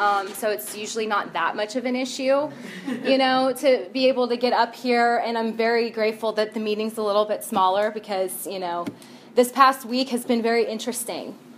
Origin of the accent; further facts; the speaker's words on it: East Cobb County, Georgia, United States; I grew up in Metro Atlanta. I grew up in East Cobb County, went to Lassiter High School. I don't know how familiar you guys are with the area. East Cobb snobs, you know, that's what we are.